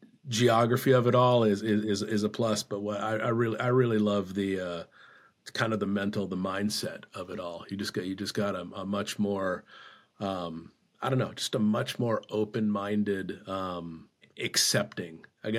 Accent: Tempe, Arizona, United States; also born or lived in Southern California; I'm a West Coast guy, and Tempe, Arizona, bummed around Southern California and that territory

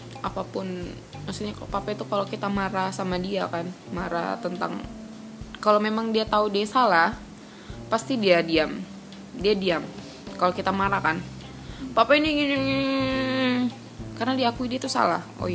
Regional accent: Palu, Central Sulawesi, Indonesia; Kemarin kan waktu kecil kan di sini, di Palu terus.

